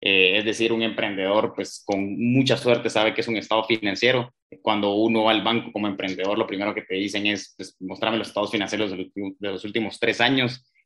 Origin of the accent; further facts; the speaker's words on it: Guatemala; born there; Guatemalteco, sí. Pues he estado un poquito en todos lados. He vivido más o menos en 3-4 países, pero sí, nací en Guatemala.